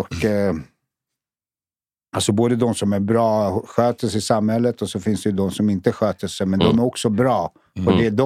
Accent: Fittja, Stockholm County, Sweden; born or raised there

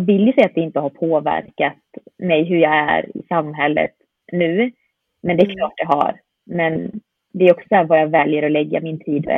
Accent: Sweden; även om jag växte upp i ett svenskt, i så här idylliskt samhälle, och jag förstod att jag inte var som alla andra

